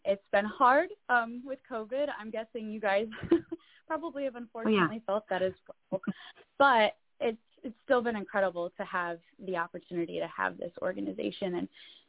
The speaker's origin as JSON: {"language": "English", "region": "Michigan", "country": "United States", "tie": "born or raised there", "also_born_or_lived": "Nashville", "said": "I am 24 years old, born and raised in Michigan, spent some time in Nashville doing music"}